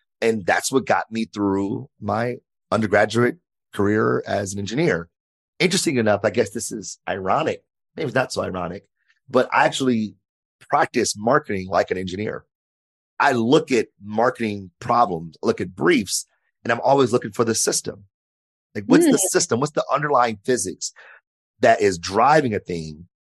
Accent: Detroit, Michigan, United States; See, I grew up in Detroit, born and raised.

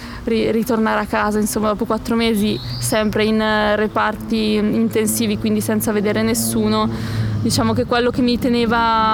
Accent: Palazzolo sull'Oglio, Lombardy, Italy; siamo arrivati nel mio paese a Palazzolo sull'Oglio

